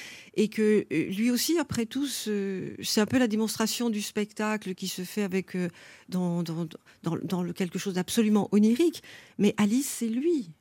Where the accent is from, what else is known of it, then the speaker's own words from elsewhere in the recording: Marseille, Provence-Alpes-Côte d'Azur, France; je suis protestante, et en plus je suis d'ici. Je suis née au Rakati, près de la gare Saint-Charles.